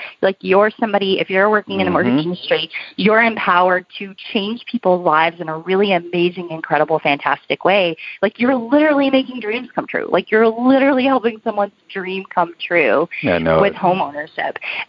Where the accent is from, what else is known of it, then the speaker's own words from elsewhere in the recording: Oklahoma, United States; now in Nashville, United States; I grew up in Oklahoma, so I was just ready to start a family